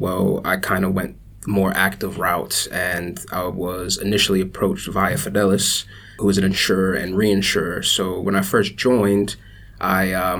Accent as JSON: {"language": "English", "country": "United States", "tie": "born there", "said": "I am American by birth, as you could probably tell, but my mother's Bermudian, so I have dual citizenship there."}